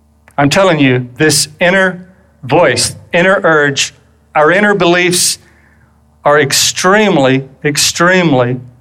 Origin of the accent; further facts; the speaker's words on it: McKinney, Texas, United States; also born or lived in Irving, Texas; But grew up in that little town of McKinney, and we moved to Irving, Texas, which was already a pretty a larger city at that point